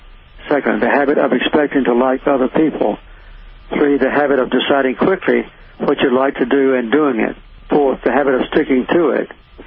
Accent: Deep South, United States; during those terrible segregation days during which I grew up in the Deep South

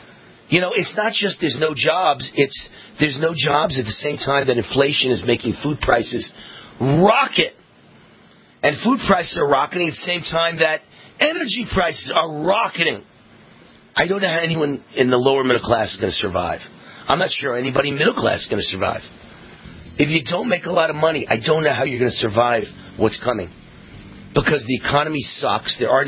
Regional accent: New York, United States; Sadly, Trump and I could be twin brothers. We're both from New York

